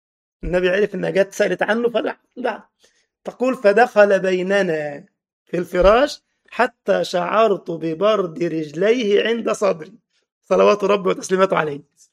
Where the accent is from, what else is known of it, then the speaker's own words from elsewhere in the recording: Egypt; كان زمان عندنا في مصر اغنيه كده بيقول لك